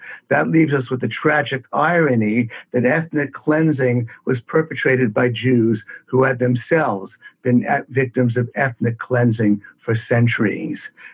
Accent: United States; any more than knowing about the even greater crimes of the U.S. government diminishes my pride in being American.

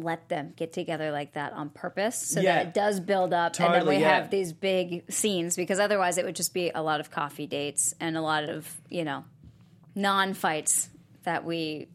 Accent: Australia; It's like I'm from Australia.

